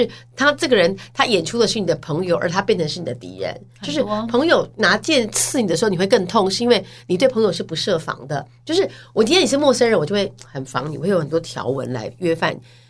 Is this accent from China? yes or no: no; Taiwan; 我们因为我们从小在台湾就一直不断考试考试